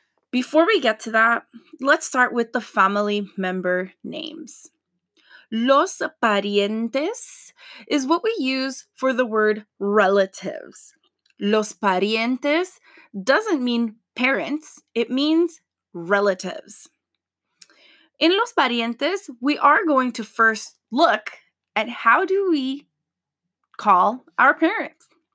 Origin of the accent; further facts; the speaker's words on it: Canada; I am Latina and I feel it to the core, but I was born and raised in Canada